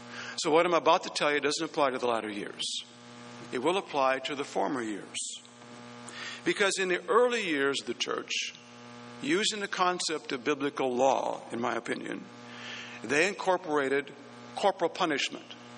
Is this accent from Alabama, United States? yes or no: no; Minnesota, United States; When I was in school growing up in Minnesota, I had that happen on one occasion.